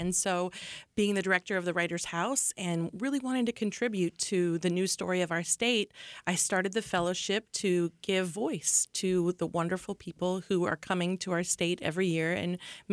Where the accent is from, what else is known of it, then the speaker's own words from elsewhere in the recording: Columbus Junction, Iowa, United States; I was born in Columbus Junction, and I grew up in a very multicultural small town in Iowa